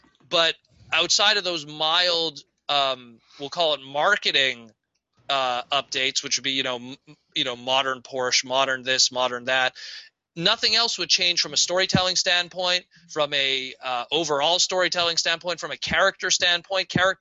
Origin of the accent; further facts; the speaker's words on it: Canada; And I love G.I. Joe, especially as a Canadian.